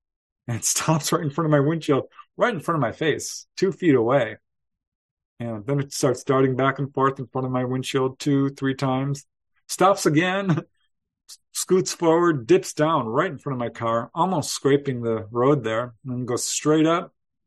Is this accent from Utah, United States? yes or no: no; Topanga Canyon, California, United States; a wave of sightings over my hometown of Topanga Canyon.